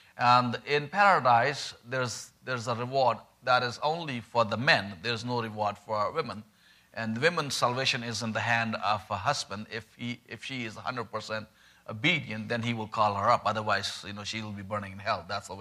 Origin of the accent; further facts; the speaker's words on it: Pakistan; first language Punjabi; English is a second language; I was born right in the middle of the country, grew up there, and as I was growing up in Pakistan, went in a government school, public school, where Islamic studies is compulsory.